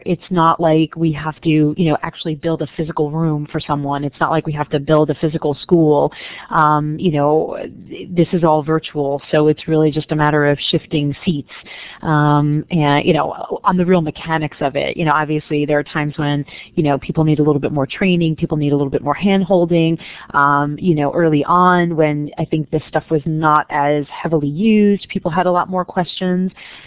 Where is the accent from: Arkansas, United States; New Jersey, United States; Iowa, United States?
New Jersey, United States; And New Jersey, which is my home state. I grew up in New Jersey.